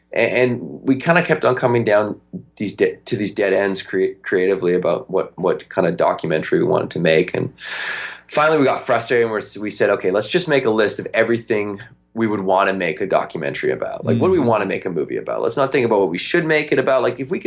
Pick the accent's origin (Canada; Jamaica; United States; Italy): Canada; Victoria, British Columbia; So we grew up in Victoria, BC, up in Canada.